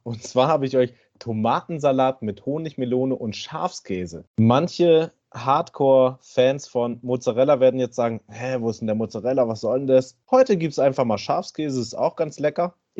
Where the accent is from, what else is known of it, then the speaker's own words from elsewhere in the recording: Hamburg, Germany; born there; also born or lived in Lübeck / Frankfurt / Tübingen; Geboren wurde ich in Hamburg, der Millionenstadt an der Elbe. Und gelebt habe ich nicht nur in Hamburg, sondern auch zwischen Hamburg und Lübeck, in Frankfurt, in Tübingen.